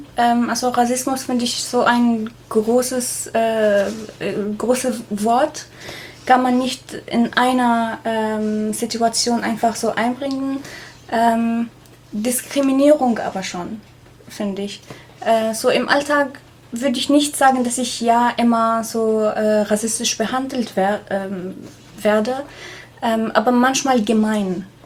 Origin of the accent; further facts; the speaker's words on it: Syria; German is a second language; also ich komme aus Syrien